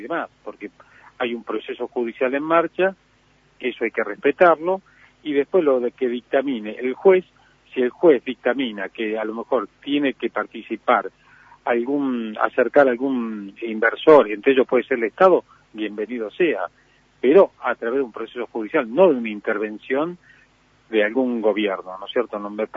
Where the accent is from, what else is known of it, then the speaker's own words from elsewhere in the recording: Argentina; Es decir, como argentino...